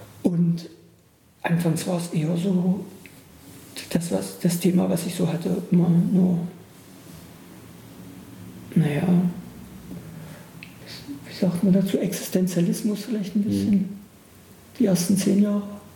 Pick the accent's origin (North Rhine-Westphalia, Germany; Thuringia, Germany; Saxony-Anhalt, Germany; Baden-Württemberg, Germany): Saxony-Anhalt, Germany; Bernburg; Also ich bin aus Bernburg, es war eine große sowjetische Garnisonsstadt, fast ja, so ungefähr, riesige Russenkasernen. Wir sind mit den Menschen groß geworden